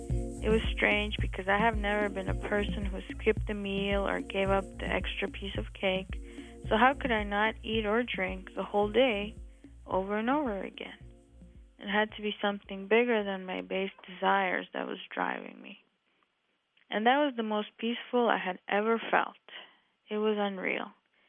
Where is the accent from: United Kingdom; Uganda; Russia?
Russia; now in Dallas, United States; and I'm originally from Russia, and I live in Dallas, Texas now.